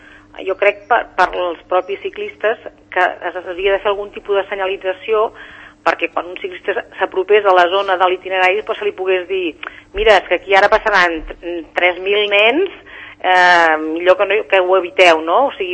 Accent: Sant Cugat, Catalonia, Spain; jo també sóc de Sant Cugat

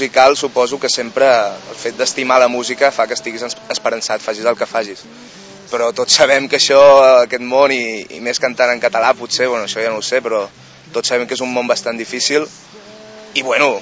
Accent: Catalonia, Spain; Simplement parlo català, soc català i em surt així.

